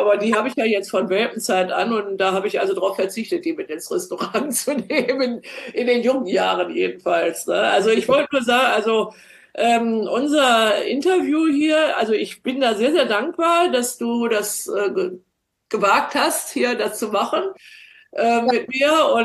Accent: Northern Germany, Germany; now in Bamberg, Germany; ich komme ja aus Norddeutschland und wäre auch gern an der Ostsee geblieben, habe aber eingesehen, dass es für mich besser ist, in der Stadt zu leben.

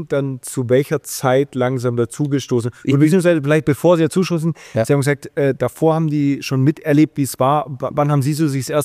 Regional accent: Baden-Württemberg, Germany; ich freue mich heute umso mehr, in meiner Heimatregion zu sein, im Schwabenländle.

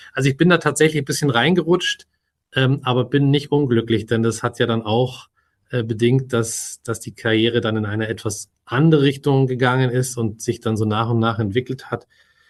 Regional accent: Munich, Bavaria, Germany; Bin gebürtiger Münchner, mich kannte jeder in München.

